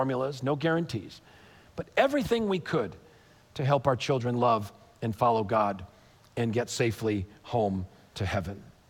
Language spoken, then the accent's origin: English; Connecticut, United States; When my parents got married, neither one of them were Christians. I grew up in Connecticut.